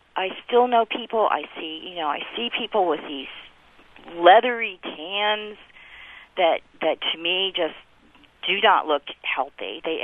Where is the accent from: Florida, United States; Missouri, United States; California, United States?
Florida, United States; growing up in Florida, where the place to hang out was at the beach.